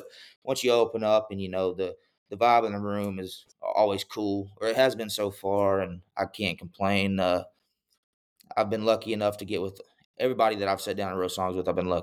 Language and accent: English; Oklahoma, United States; I grew up in Oklahoma, lived in Oklahoma my whole life, and that was my first ever Calf Fry